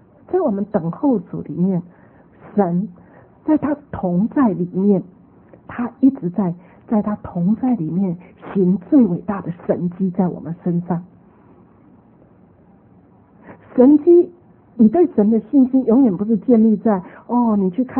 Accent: China; 我们中国人就知道说江山易改，本性难移哈

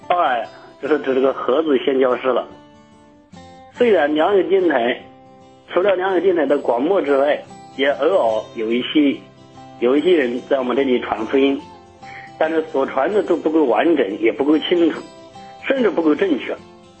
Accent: Anhui, China; 我是来自安徽的师弟兄

